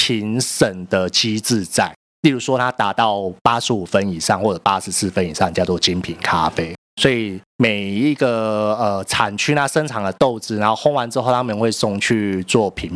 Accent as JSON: {"language": "Chinese", "region": "Tainan", "country": "Taiwan", "said": "但是我以我是台南人的嘴巴来讲话算是很刁"}